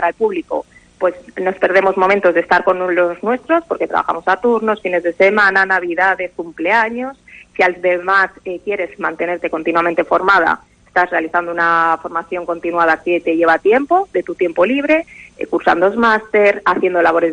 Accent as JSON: {"language": "Spanish", "town": "Valladolid", "region": "Castile and León", "country": "Spain", "moved": "as an adult", "said": "Yo fui una de las que me he tenido que mover, yo soy de Valladolid, acabé en 2011 la carrera y me vine para acá"}